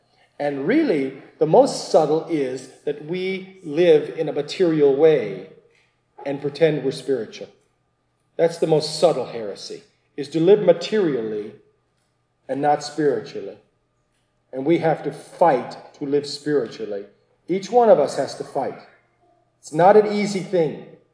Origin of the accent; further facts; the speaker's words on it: Ireland; After all, I am an Irishman and we can tell tales.